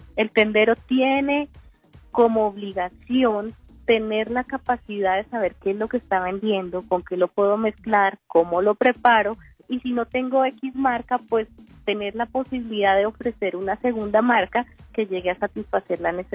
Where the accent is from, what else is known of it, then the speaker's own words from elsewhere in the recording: Colombia; porque nosotros como cultura colombiana somos muy dados a percibir a través de los sentidos.